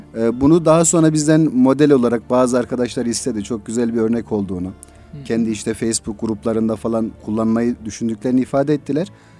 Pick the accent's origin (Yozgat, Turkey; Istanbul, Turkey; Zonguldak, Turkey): Yozgat, Turkey; Yerköy; Yozgat Yerköylüyüm.